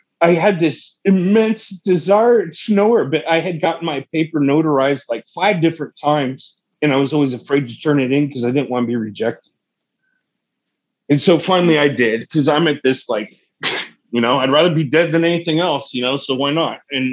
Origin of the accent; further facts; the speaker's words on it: Oregon, United States; And I came up back to my home state, came back to Oregon